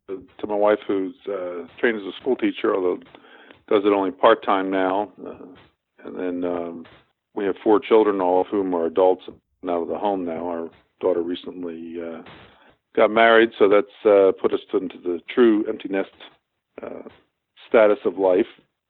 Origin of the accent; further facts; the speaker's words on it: Pennsylvania, United States; also born or lived in New Jersey; Well, I grew up in Pennsylvania and went to college at Bob Jones University and did my undergraduate work there, and then went back to Pennsylvania to go to medical school at Temple University in Philadelphia